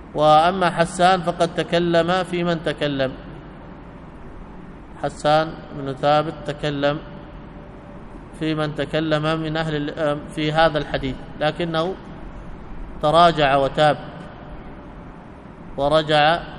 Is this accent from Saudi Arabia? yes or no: no; Yemen; وهكذا الجارودية التي يمثلها عندنا في اليمن الحوثة